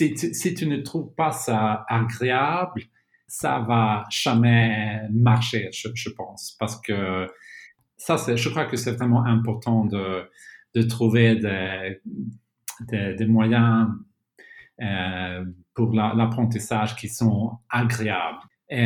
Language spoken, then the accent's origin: French; Sweden; first language Swedish; French is a second language; ma langue maternelle, c'est le suédois. Une autre langue que je parle, c'est l'anglais.